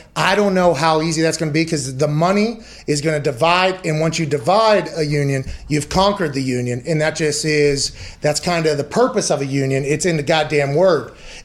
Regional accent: Pittsburgh, Pennsylvania, United States; Okay, I come from Pittsburgh.

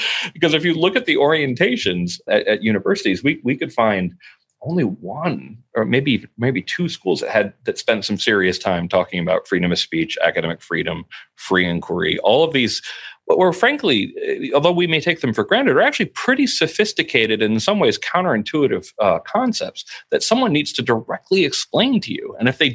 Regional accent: Newtown, Connecticut, United States; since I grew up in near Newtown, Connecticut

